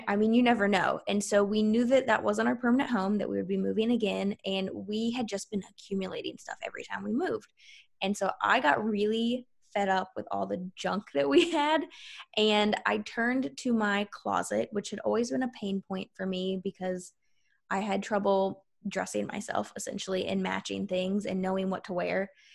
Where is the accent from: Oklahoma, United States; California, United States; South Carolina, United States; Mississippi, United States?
South Carolina, United States; now in Washington State, United States; When he first got transferred out to Washington State, which we're originally from South Carolina